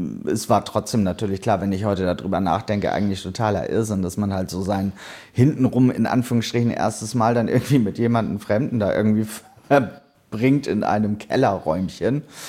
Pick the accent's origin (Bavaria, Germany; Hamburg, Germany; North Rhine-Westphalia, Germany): Hamburg, Germany; ich bin ja auch ein Hamburger Dern